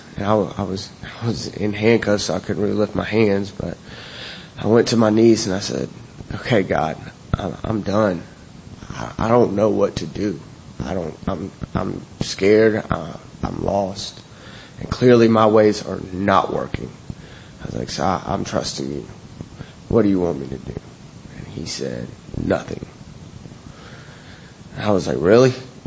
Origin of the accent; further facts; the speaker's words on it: Augusta, Georgia, United States; I'm from Augusta, Georgia, and, you know, everything, my whole life, my family, everything's out there.